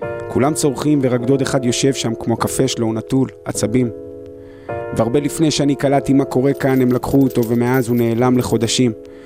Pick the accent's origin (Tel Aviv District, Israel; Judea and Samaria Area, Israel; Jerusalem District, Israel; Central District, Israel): Central District, Israel; Petah Tikva; קודם כל גדלתי בפג'ה בפתח תקווה